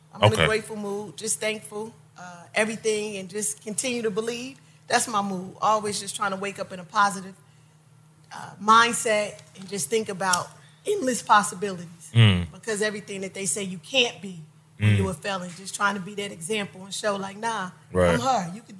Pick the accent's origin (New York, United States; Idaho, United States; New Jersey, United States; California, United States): New Jersey, United States; now in Atlanta, United States; and being a city girl coming to Atlanta, people always think Atlanta's slow. You know, from up north, I'm from Jersey.